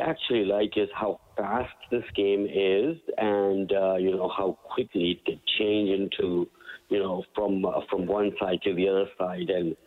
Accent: Pakistan; now in Canada; I came to Canada from Pakistan.

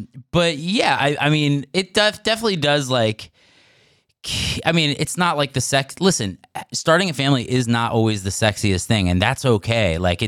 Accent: New York, United States; I was this young theatrical kid coming down to the city. I grew up in New York

